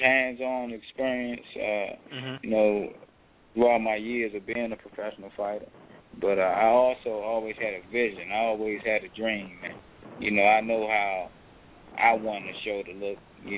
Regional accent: Washington, District of Columbia, United States; Yeah, Washington, D.C. I'm from Washington, D.C.

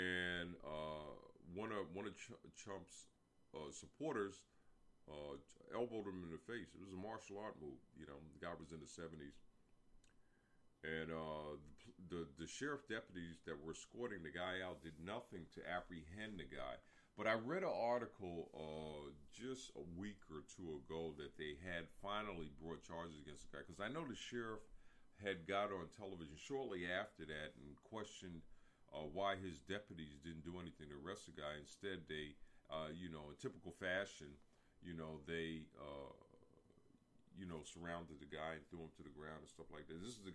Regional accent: New York, United States; And, you know, we're from New York, so we know this clown.

